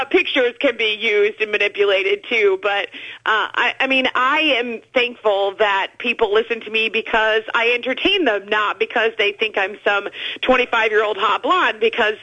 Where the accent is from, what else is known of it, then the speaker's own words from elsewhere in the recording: Northeast, United States; And I grew up in the Northeast, and there was some college football